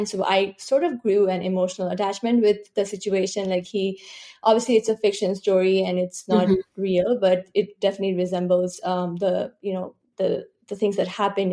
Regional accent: Nepal; English is a second language; And although I'm from Nepal, so I mean, I understand Hindi pretty well.

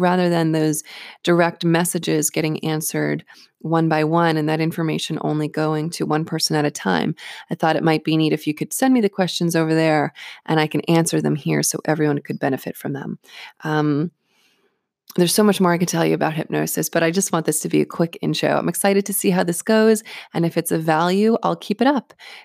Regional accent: Vero Beach, Florida, United States; my beginner student training segment that's happening in my hometown of Vero Beach, Florida.

